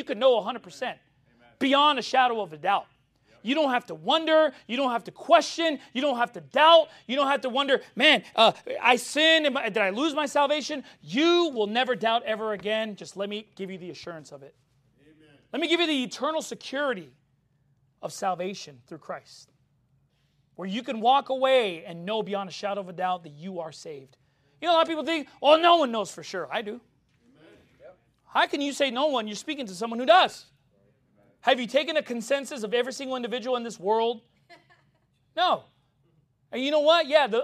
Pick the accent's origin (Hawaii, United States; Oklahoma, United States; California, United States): California, United States; Long Beach; Because I grew up in Long Beach, and I know the colors.